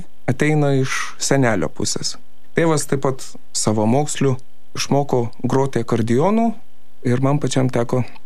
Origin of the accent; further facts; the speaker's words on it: Šiauliai, Šiauliai County, Lithuania; Esu kilęs iš Šiaulių krašto, gimęs ir augęs Šiauliuose, paprastų darbininkų šeimoje, kurie nieko bendro su muzika neturėjo.